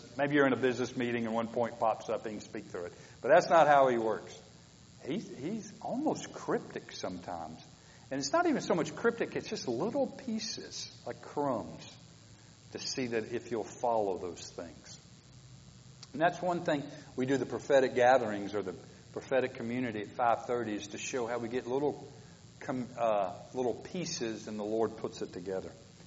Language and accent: English; the South, United States; I'm from the South. We would have got a bunch of guys.